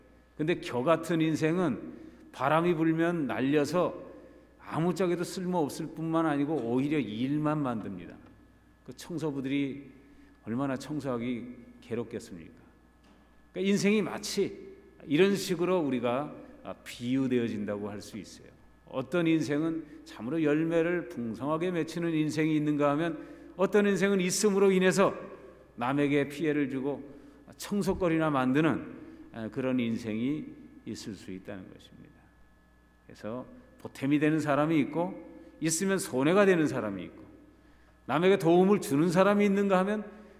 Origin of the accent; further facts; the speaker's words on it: South Korea; 여기 우리는 뭐 같은 한국 사람에서 한국말을 하기도 하지만 한국말을 해도 다 지방도 다르고